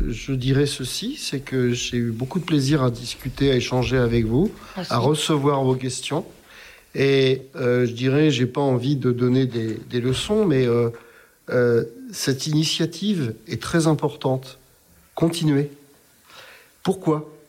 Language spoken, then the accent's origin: French; Tours, Centre-Val de Loire, France; born there; c'est dans mon sang, des origines corses, quoi. Et puis, bien sûr, des origines tourangelles, hein, parce que je suis né à Tours, quand même.